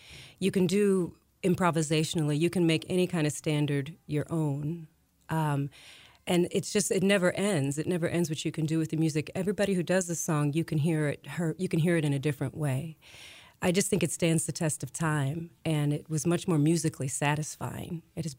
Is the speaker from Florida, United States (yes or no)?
no; St. Louis, Missouri, United States; Not really, not growing up. Not really, I didn't until I hit my, I want to say my 30s.